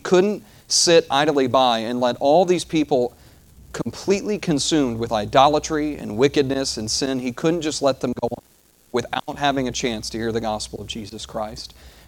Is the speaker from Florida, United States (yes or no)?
no; Kansas City, Missouri, United States; And I'm from Kansas City area, thus the Royals fan.